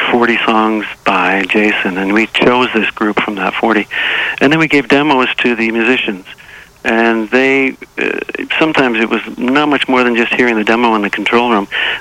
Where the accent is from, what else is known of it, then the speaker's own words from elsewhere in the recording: Bulwer, Quebec, Canada; also born or lived in Thetford Mines / North Hatley / Lennoxville; I'm from, I was born in just outside of Thetford Mines, but my family moved to North Hadley, then Lennoxville, and then ended up in Bulwer. So my adolescence was spent living on a farm in Bulwer in the village